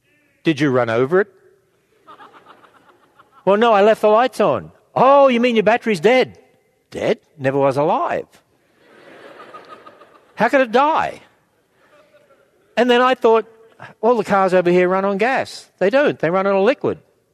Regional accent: Australia; That's because I'm Australian.

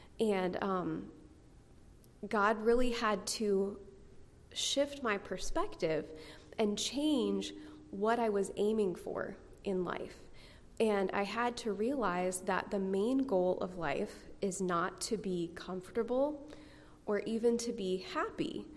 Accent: Hong Kong; born or raised there

